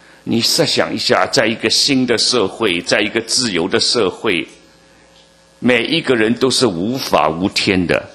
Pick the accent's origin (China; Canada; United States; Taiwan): China; 所以我们中国人呢，这个近代社会对关系是非常看重的